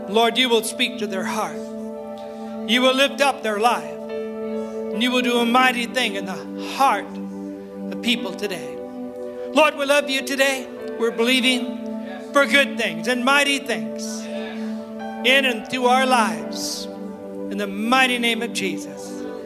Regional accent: California, United States; now in Oregon, United States; Born and raised in Southern Cal.

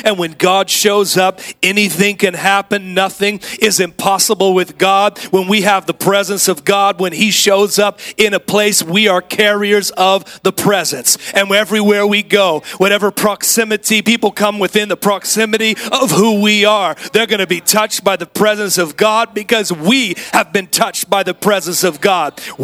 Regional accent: Oakland, California, United States; I'm from the hood. I grew up in Oakland, and don't let my blonde hair and green eyes fool you. I grew up in the hood.

